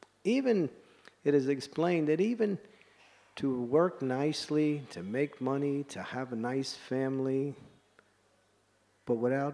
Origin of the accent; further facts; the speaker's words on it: United States; And when I grew up in America, they used to have